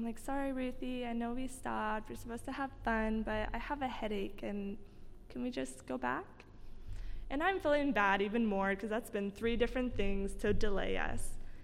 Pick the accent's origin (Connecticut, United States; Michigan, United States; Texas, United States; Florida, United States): Florida, United States; Sarasota; As she said, I met her in Florida, so I am from Florida, Sarasota, Florida, to be exact.